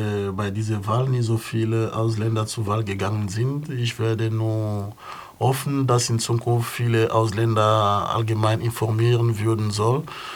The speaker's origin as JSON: {"language": "German", "country": "Angola", "moved": "yes", "lives_now": "Germany", "said": "Ja, ich komme aus Angola. Ich bin seit 1983 hier in Deutschland."}